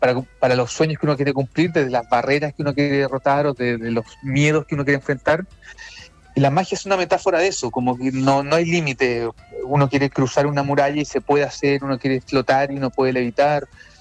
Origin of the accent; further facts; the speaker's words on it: Chile; porque nosotros como chilenos somos pillos, siempre vamos más allá, buscamos cada uno los detalles.